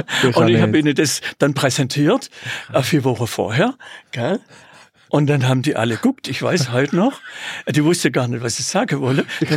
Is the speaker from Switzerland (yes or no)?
yes; Ralligen, Bern, Switzerland; ich komme aus Ralligen, am Thunersee, und da waren die 1977 auch auf einer Freizeit in Ralligen, wo ich jetzt lebe.